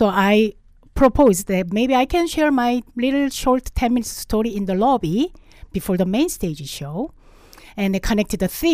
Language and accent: English; South Korea; English is a second language; now in Canada; Yes, I'm from South Korea and arrived here in Canada without knowing anyone or speaking English either.